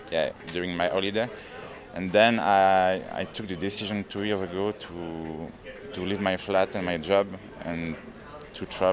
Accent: Switzerland; English is a second language; I'm 39 years old, since 1 month. And I'm a bikepacker from Switzerland, but I'm living on my bicycle since 2 years

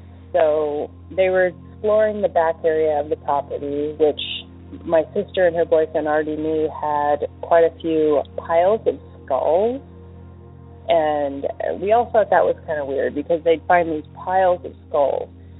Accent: Alaska, United States; Hi, Derek. … I'm from Alaska

